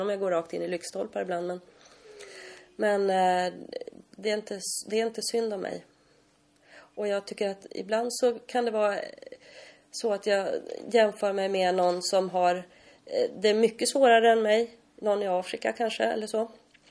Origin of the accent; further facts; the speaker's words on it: Stockholm, Stockholm County, Sweden; Jag är född och uppvuxen i Stockholm. Men har bott här nere i Skåne i 13-15 år någonting. mellan Ystad, Löberöd, Ljungbyhed och Helsingborg.